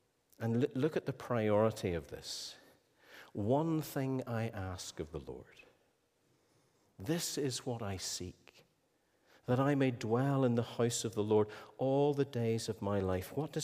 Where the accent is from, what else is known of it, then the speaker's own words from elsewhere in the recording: Ballycastle, Northern Ireland, United Kingdom; I come from Ballycastle. I do think that Ballycastle is probably one of the most beautiful places in the world.